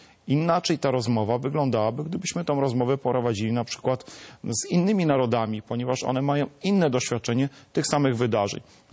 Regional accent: Tomaszów Mazowiecki, Łódź Voivodeship, Poland; pochodzę z Tomaszowa Mazowieckiego. Dzisiaj też przyjechałem z Tomaszowa Mazowieckiego. Tam mieszkają moi rodzice, moja rodzina. Stamtąd pochodzę, można powiedzieć, że no, z dziada pradziada, bo pierwszym, który zamieszkał w Tomaszowie Mazowieckim, był mój pradziad

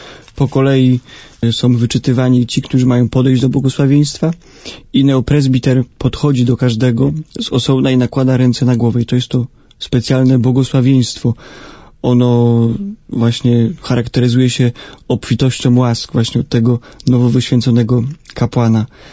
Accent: Grudziądz, Kuyavian-Pomeranian Voivodeship, Poland; ponieważ też pochodzę z Grudziądza

